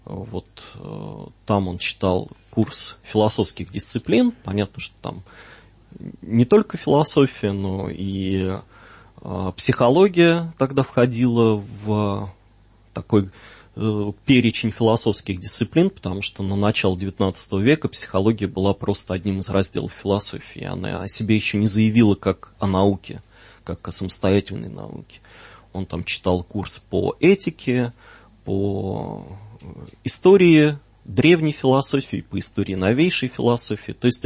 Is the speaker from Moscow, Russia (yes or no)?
no; Voronezh, Voronezh Oblast, Russia; born there; я учился в Воронежском университете, сам я родился в Воронеже